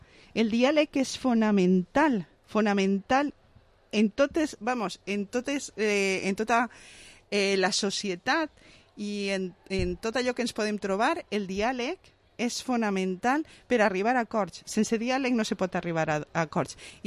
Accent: Vila-real, Valencian Community, Spain; jo soc molt feliç sempre d'estar ací a la ràdio del meu poble, a la ràdio Vila-real

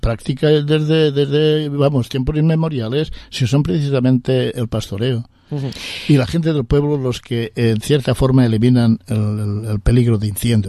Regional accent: Nules, Valencian Community, Spain; tenemos que entrar en este tema porque somos de Nules

